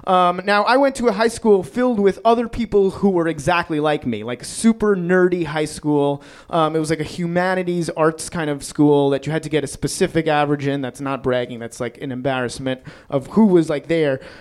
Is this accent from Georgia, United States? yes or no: no; New York City, New York, United States; I grew up in Queens in New York, and I was very tiny until senior year in high school